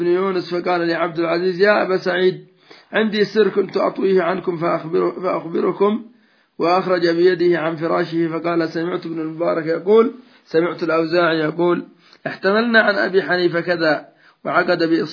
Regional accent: Yemen; وهكذا عندنا في اليمن حصل من الشر ما الله به عليم

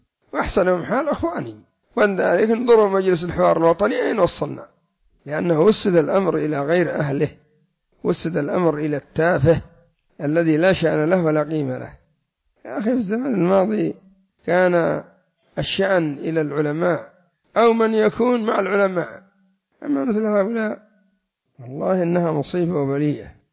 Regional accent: Yemen; وعندنا في اليمن ما يذكر الناس

